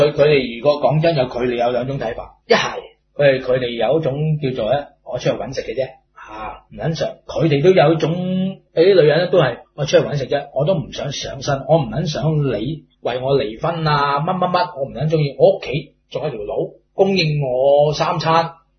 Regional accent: Hong Kong; 我寫明我係香港人我感到香港人自豪

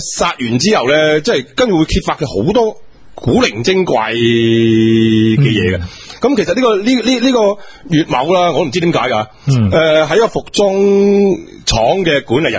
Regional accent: China; 对一个我哋中国人啊，唔好讲本土先吓、啊，我哋中国人吓

